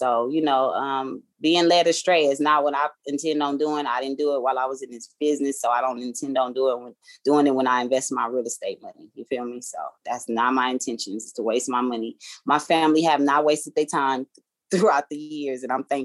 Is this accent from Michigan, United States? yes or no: no; Inglewood, California, United States; …, I'm from Inglewood, so I called …